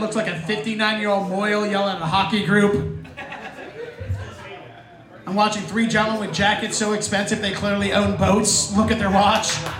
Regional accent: Baltimore, Maryland, United States; now in Boston, United States; Dude, I live in Boston. I'm from Baltimore originally. I've met black people.

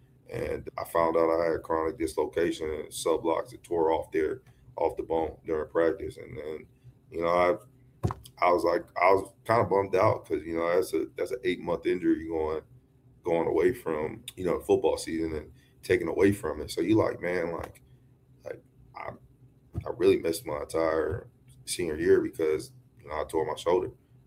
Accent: Philadelphia, Pennsylvania, United States; I was born in Philadelphia. So, you know, I was as a kid growing up, I used to watch the Eagles games.

